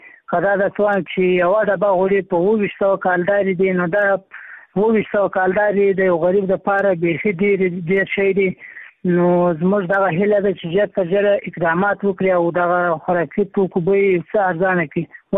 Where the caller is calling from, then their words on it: Maiwand, Kandahar, Afghanistan; همدا لازه د میوند ولسوالۍ د سرپاری کې يم.